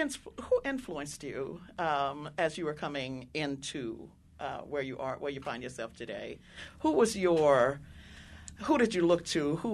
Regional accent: Louisiana, United States; Do you have any roots in Louisiana? I'm from Louisiana.

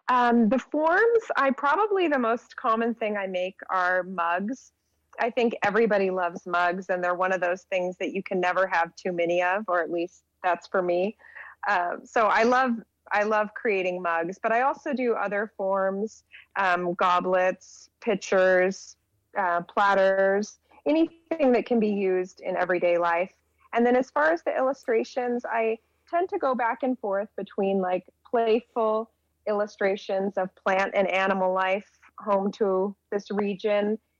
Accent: Juneau, Alaska, United States; born or raised there

